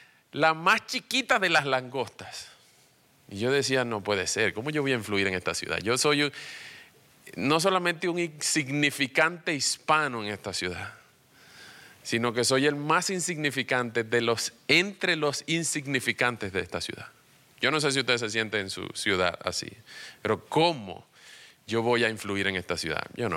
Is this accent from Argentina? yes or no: no; Venezuela; now in Washington, D.C., United States; yo soy de Venezuela. Desde hace 7 años y medio estoy en Washington, D.C.